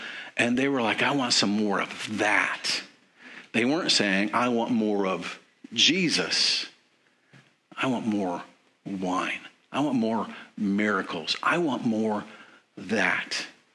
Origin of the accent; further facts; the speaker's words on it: Colorado, United States; where I grew up in Colorado, we would say use sometimes